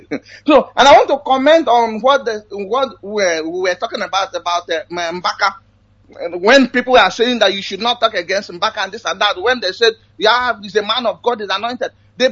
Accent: Benue, Nigeria; I came from Adoluku government in Benue State, and I'm from Umezekoha.

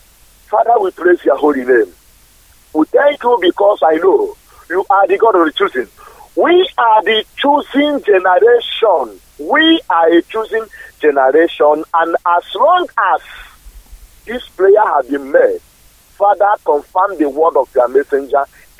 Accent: Onicha, Ebonyi, Nigeria; So I'm from Onitsha local government in Ebonyi State. So the same place with Dave Omahi.

